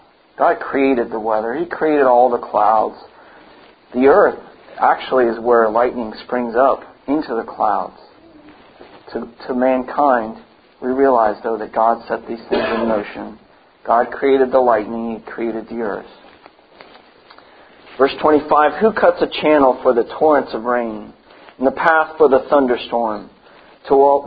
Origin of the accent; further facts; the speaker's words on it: Portland, Oregon, United States; born there; This is a picture of where I was born in Portland, Oregon. This is Mount Hood, right near Portland, and I could see it from where I lived in my home in Washington.